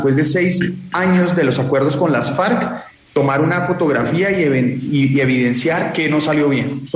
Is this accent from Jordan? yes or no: no; Colombia; como colombianos tenemos el derecho a repensar cómo mejoramos esos asuntos.